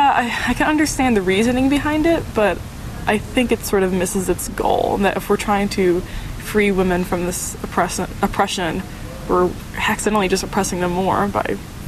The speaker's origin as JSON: {"language": "English", "region": "Indiana", "country": "United States", "tie": "born or raised there", "said": "I know back in my home state of Indiana, they just passed a law"}